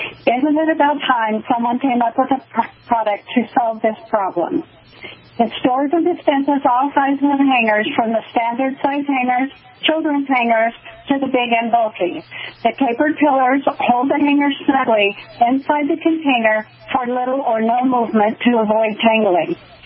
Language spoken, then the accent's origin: English; Idaho, United States; Well, I was born and raised in Idaho, and I want to thank my parents for being such a great influence in my life.